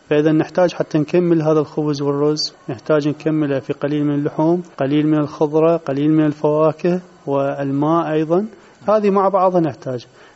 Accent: Iraq

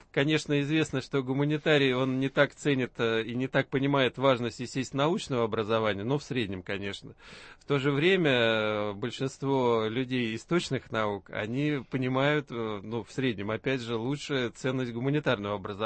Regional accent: Moscow Oblast, Russia; Я тоже не из Москвы, но из ближайшего Подмосковья.

